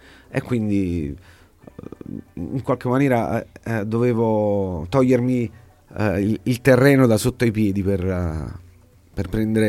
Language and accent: Italian; Naples, Campania, Italy; Perché io sono napoletano e non è che devo stare sempre con una pizza, un mandolino in mano